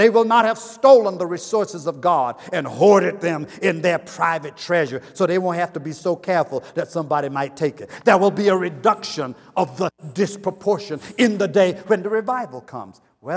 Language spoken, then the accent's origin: English; North Carolina, United States; But anyway, I'm from North Carolina anyway.